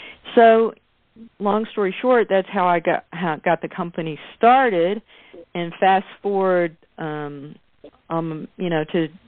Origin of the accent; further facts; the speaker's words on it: Houston, Texas, United States; I grew up in Houston, Texas. I knocked on doors. I went door to door selling.